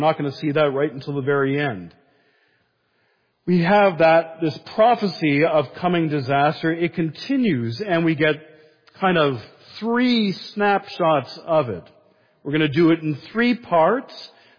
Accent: Toronto, Ontario, Canada; I grew up near the Don River, so I often heard tales of 1954 and Hurricane Hazel.

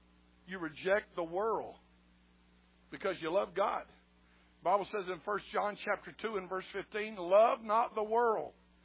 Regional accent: Bucksnort, Tennessee, United States; I'm the redneck from Tennessee, from the great city of Bucksnort. That's the exit off of Interstate 40.

